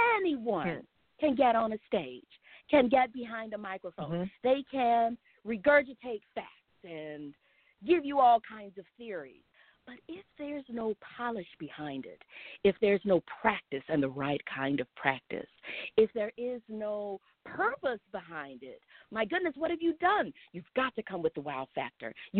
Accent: Texas, United States; now in Phoenix, United States; I am originally from Texas. I now live in Arizona. My husband and I have been out here since 2009. And we live in the Phoenix area with our toddler son.

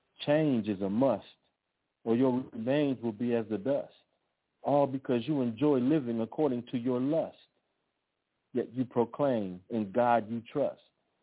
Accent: Los Angeles, California, United States; also born or lived in Austin, Texas; So I was born in Austin, Texas. I grew up in Los Angeles, and there's a very, very cultural, iconic area in Los Angeles called Leimert Park.

